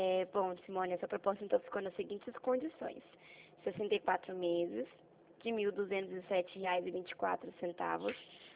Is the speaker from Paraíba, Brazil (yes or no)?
no; Presidente Prudente, São Paulo, Brazil; Eu sou de Presidente Prudente